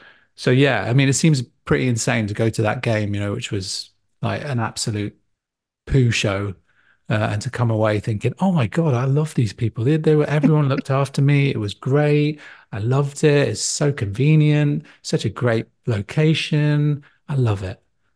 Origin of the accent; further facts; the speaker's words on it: Nottingham, East Midlands, United Kingdom; growing up in Nottingham, my family used to have a taxi firm and a chauffeur business.